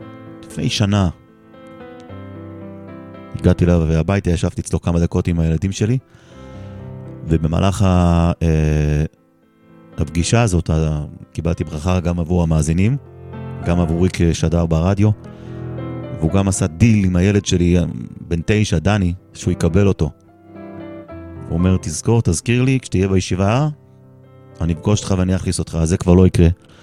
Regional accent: Jerusalem, Jerusalem District, Israel; אני בתור ילד בית וגן, אני כל חיי שכונת בית וגן, סמוך מאוד לישיבת הטרס

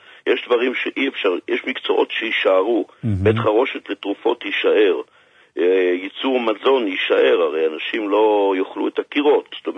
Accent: Jerusalem, Jerusalem District, Israel; לבית שבו גרנו בירושלים, והתרופות במשך חודשים אחדים יוצרו בבית, שאני עוד לא הייתי בחיים, אז יותר מאוחר אני גדלתי בו.

